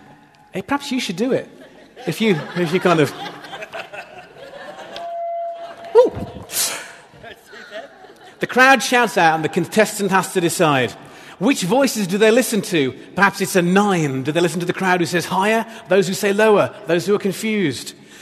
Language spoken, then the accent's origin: English; England, United Kingdom; now in Australia; We kind of belong. We're becoming Aussie Poms. We support Aussie cricket already.